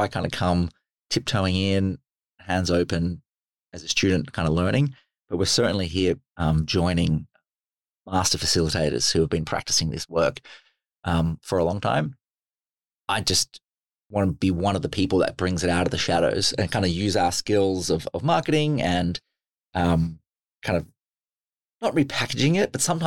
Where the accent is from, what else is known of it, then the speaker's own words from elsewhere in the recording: Australia; as an Australian